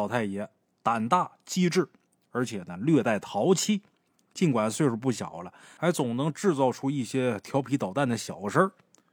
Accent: Liaoning, China; 我们也是东北的呀，我们也炖，好嘛。鹅可是遭了罪了，我们辽宁的鹅呀也是没能幸免遇难呐

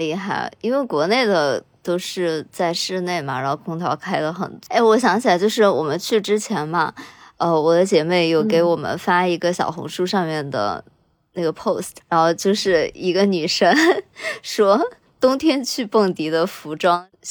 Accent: Sichuan, China; now in Shanghai, China; 茉莉这个东西就是刻在我们四川人的 DNA 里的，我们就是会一直喝碧潭飘雪啊。

